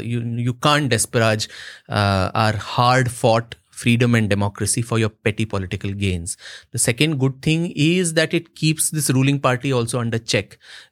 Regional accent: Karnataka, India; I'm from Karnataka and I know that there was popular discontent against the government there, the incumbent BJP government

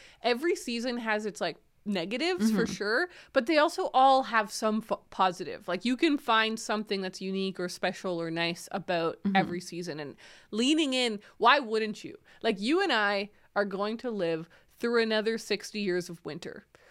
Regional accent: Calgary, Alberta, Canada; born there; also born or lived in Ottawa, Canada; I also lived in Calgary, and my mom, like, I was born in Calgary

